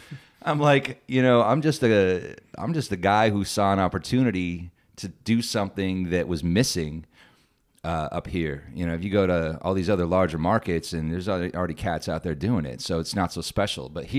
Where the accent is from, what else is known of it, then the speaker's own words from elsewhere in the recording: Anchorage, Alaska, United States; moved away as an adult; I want to get out of state. I grew up here in Anchorage. I want to see what it was like. So when I was 18, I left and went to college in Oregon.